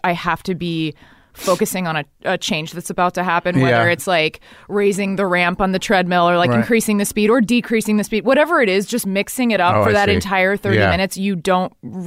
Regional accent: Dallas, Texas, United States; I grew up in Dallas, Texas, because my dad's from Texas.

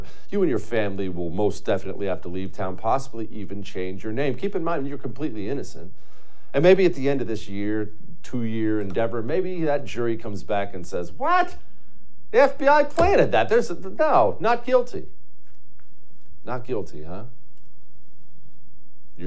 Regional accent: Montana, United States; Bunch of them up where I grew up in Montana, too.

